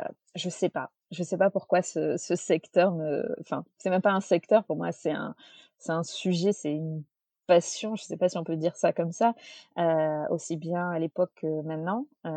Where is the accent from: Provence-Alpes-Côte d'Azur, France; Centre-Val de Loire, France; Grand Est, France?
Provence-Alpes-Côte d'Azur, France; Nice; j'ai grandi à Nice, je suis niçoise d'origine. J'ai fait mes études à Nice jusqu'au bac